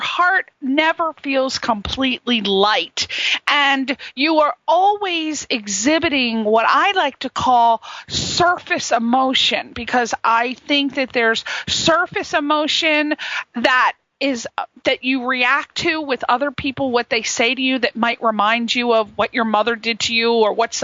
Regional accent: Ireland; because I'm Irish, so we're very hot tempered.

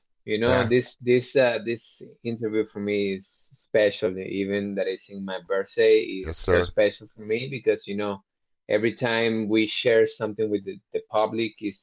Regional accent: Venezuela; English is a second language; I'm from Venezuela, so

